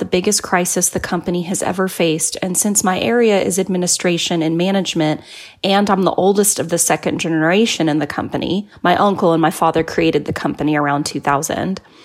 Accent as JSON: {"language": "English", "country": "Brazil", "said": "I'm from Brazil"}